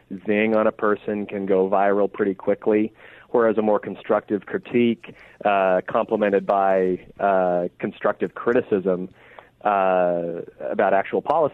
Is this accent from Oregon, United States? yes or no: yes; Oregon, United States; So as a college football fan, I'm from Oregon, so I'm an Oregon Ducks fan.